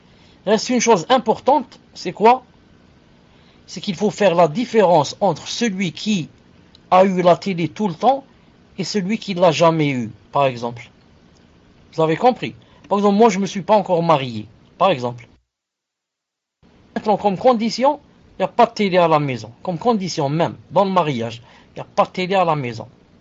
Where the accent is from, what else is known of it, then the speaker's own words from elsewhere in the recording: Algeria; Peut-être ce feuilleton n'est pas passé chez vous, mais chez nous en Algérie, il a fait ravage.